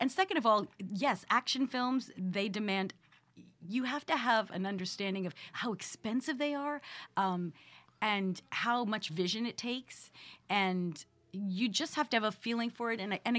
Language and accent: English; Long Island, New York, United States; Yeah, but I'm from Long Island, you'd think.